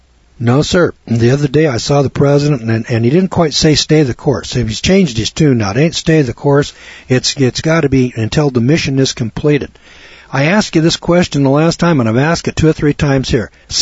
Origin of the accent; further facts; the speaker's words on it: United States; my common sense says to me as an American, it just makes more sense to go spend the money in New Orleans.